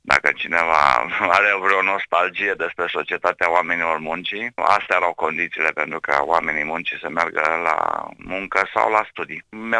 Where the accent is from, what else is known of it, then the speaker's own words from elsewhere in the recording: Sibiu, Sibiu County, Romania; eu sunt din Sibiu și studiam la Iași